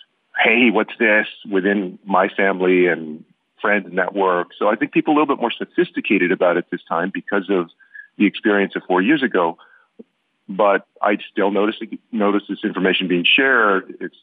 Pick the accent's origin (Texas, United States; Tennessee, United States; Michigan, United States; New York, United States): Texas, United States; now in Arizona, United States; they have tremendous outreach in my home state of Texas